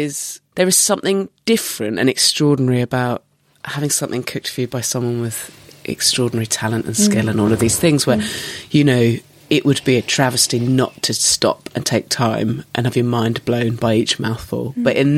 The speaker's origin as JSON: {"language": "English", "region": "South West England", "country": "United Kingdom", "tie": "born or raised there", "said": "I grew up in Dorset."}